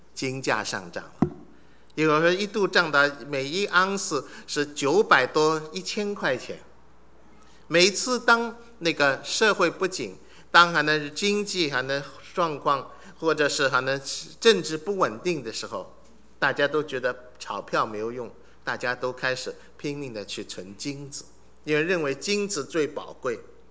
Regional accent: China; 我们中国人特别欢喜玉，所以对那个玉特别有感情

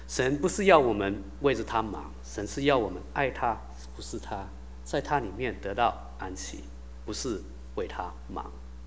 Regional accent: United States; 我在美国这边长大的

